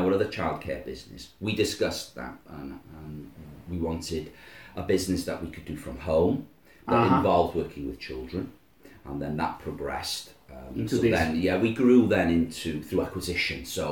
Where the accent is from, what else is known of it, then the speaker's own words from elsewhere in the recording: Wales, United Kingdom; first language Welsh; English is a second language; So my first spoken language was Welsh.